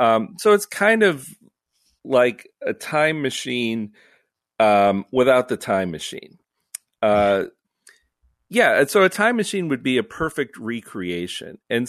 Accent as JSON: {"language": "English", "town": "Cleveland", "region": "Ohio", "country": "United States", "said": "I'm from Cleveland, so I'm not up on addressing members of the peerage."}